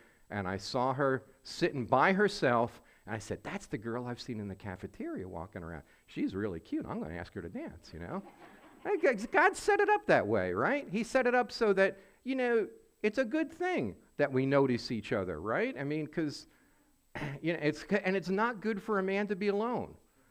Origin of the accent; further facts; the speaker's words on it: New York City, New York, United States; also born or lived in Long Island; And I was born in New York on Long Island, and then moved up north in New York City when I was about 8, and went to college in upstate New York